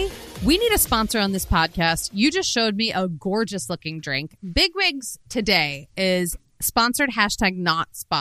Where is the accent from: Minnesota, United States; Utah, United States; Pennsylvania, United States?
Pennsylvania, United States; Philadelphia; Like, I grew up in Philadelphia, just seeing the art museum steps